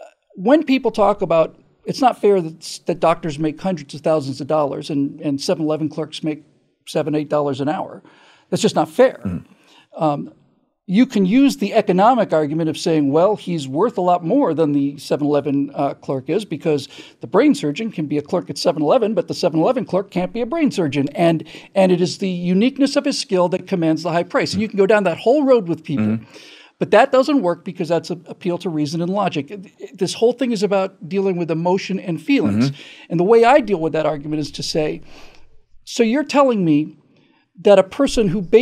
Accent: Bermuda; when I was growing up in Bermuda, it wasn't all-white, but it was considerably less racially mixed than it is here.

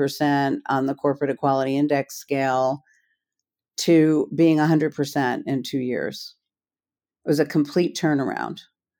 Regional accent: New Jersey, United States; I grew up in northern New Jersey, about 40 minutes from the city.

